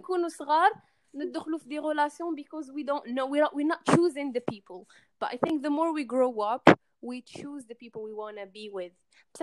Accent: Oran, Oran Province, Algeria; English is a second language; moved away as an adult; now in Istanbul, Turkey; من وهران. And I study fashion design in Istanbul, Turkey. And it's been 2 years that I'm away from my home country.

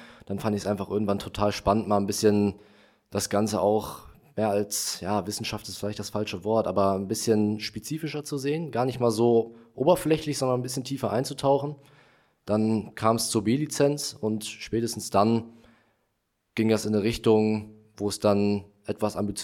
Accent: Wiesbaden, Hesse, Germany; born there; also born or lived in Bochum; now in Münster, Germany; Ich bin 21 Jahre alt, komme gebürtig aus Wiesbaden, dann in Bochum gewesen, jetzt in Münster.

